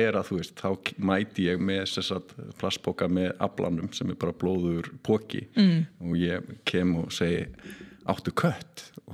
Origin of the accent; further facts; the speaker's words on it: Seltjarnarnes, Capital Region, Iceland; ég alveg upp á Seltjarnarnesi og tengi svona kannski mest við þann stað þrátt fyrir að hafa þó verið í fjórum grunnskólum hér og þar og það var, já, í fyrsta bekk þá flytjum við á Núp í Dýrafirði